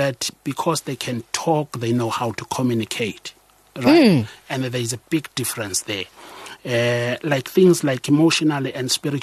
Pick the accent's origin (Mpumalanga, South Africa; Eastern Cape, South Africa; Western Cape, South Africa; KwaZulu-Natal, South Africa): Mpumalanga, South Africa; Amersfoort; now in Johannesburg, South Africa; For instance, I'm from Amersfoort, and I've never saw anybody buying anybody flowers that side.